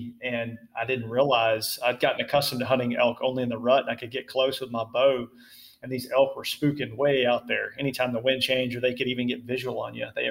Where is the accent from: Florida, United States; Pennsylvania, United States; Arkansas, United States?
Arkansas, United States; And I grew up in Arkansas wearing super heavy clothing before we had technical outerwear.